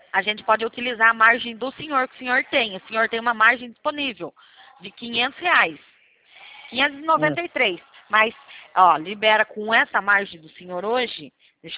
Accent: São Paulo, Brazil; Eu sou de São Paulo. Eu sou da Central.

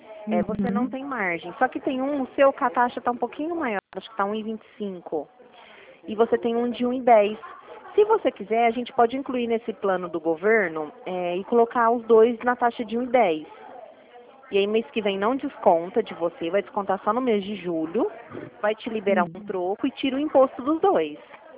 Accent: Ribeirão Preto, São Paulo, Brazil; Não, eu sou de Ribeirão Preto. Eu falo da Central.

